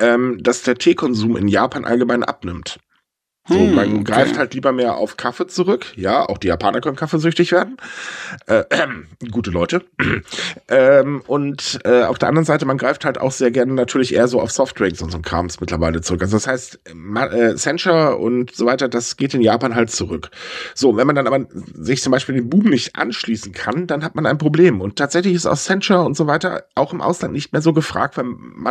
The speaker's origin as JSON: {"language": "German", "region": "Northern Germany", "country": "Germany", "said": "ich bin Norddeutscher"}